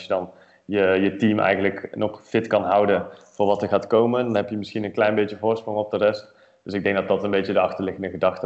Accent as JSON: {"language": "Dutch", "country": "Netherlands", "said": "omdat ik best wel de nuchter in sta als Nederlander."}